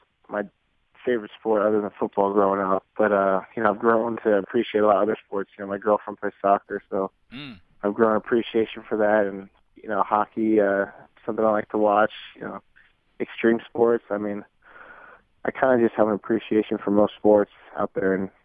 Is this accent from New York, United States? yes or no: yes; New York, United States; I love growing up in New York, too